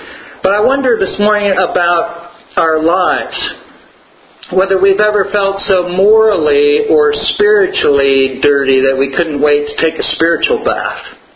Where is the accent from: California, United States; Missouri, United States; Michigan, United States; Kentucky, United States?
California, United States; San Diego; when I was growing up in San Diego.